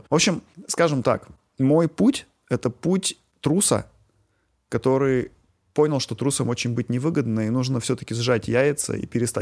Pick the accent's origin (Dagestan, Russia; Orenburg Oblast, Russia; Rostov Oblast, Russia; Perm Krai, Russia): Perm Krai, Russia; Dobryanka; also born or lived in Moscow; я родом из маленького городка уральского, вот, который называется Добрянка. Вот, фактически это такое полусело, полугород.